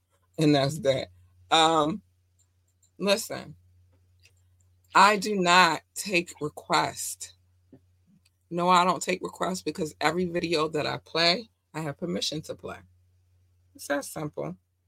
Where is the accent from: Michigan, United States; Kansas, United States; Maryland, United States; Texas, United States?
Maryland, United States; Baltimore; I'm like, the hood is the hood everywhere. I came from Baltimore City.